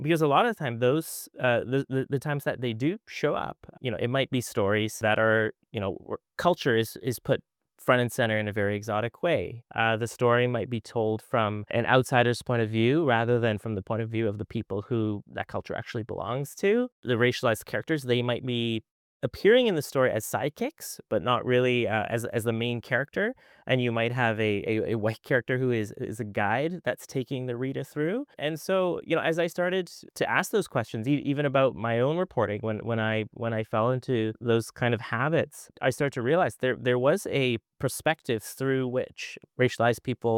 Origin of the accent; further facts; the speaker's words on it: Vancouver, British Columbia, Canada; I live in Vancouver. I was born and raised in Vancouver. And Vancouver, if you've ever been over here, it is just a very, very diverse place on many fronts when it comes to race and ethnocultural groups that have made a home over here.